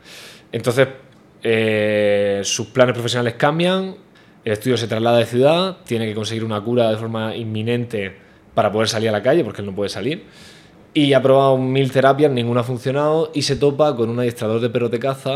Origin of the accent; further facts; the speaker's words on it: Murcia, Region of Murcia, Spain; Somos todos de Murcia, somos todos de aquí